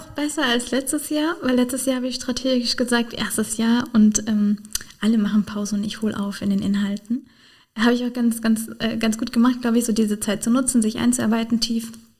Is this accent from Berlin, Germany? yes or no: no; Rhineland-Palatinate, Germany; Pfälzerwald, also, muss ich natürlich sagen, als Pfälzer Abgeordnete.